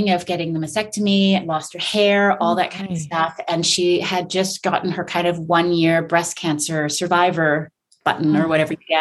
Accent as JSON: {"language": "English", "town": "Fort McMurray", "region": "Alberta", "country": "Canada", "tie": "born or raised there", "also_born_or_lived": "California, United States", "said": "I was born in California. We lived there for 2 years. I have zero memories of a beautiful place like that. And we moved directly from there to Fort McMurray."}